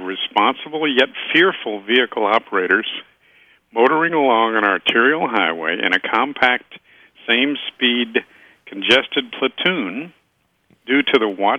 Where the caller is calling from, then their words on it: Tallahassee, Florida, United States; Tallahassee, Florida.